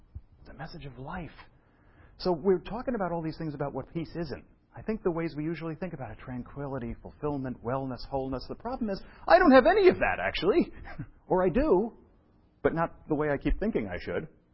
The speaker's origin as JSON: {"language": "English", "town": "New York City", "region": "New York", "country": "United States", "tie": "born or raised there", "said": "When I was a kid, growing up in New York, it was fun because Chinatown."}